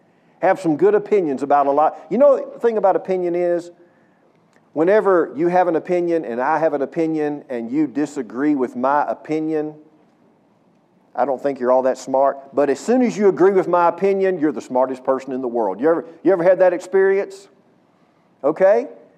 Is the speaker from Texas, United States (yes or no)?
yes; Texas, United States; Okay, this is God's country too, but I'm from East Texas.